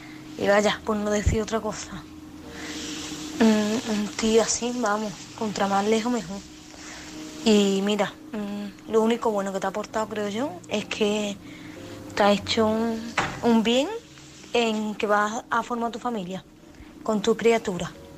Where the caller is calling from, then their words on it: Málaga, Andalusia, Spain; corresponsal de Málaga.